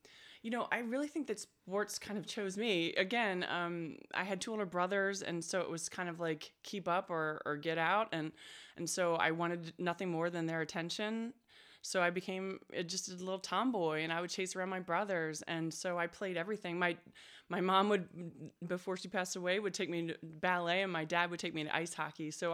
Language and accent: English; Maryland, United States; And I was living in Baltimore at the time. Where I'm from Maryland.